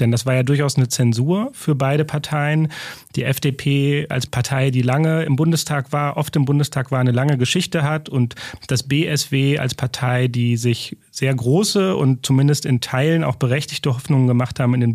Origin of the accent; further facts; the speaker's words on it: Dortmund, North Rhine-Westphalia, Germany; das sage ich als Dortmunder